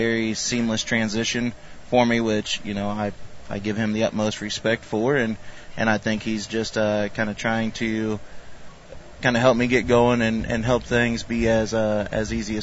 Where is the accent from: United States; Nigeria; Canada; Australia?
United States; Jacksonville, Illinois; Born and raised in Jacksonville. I played for JHS and then went and played 4 years for Monmouth College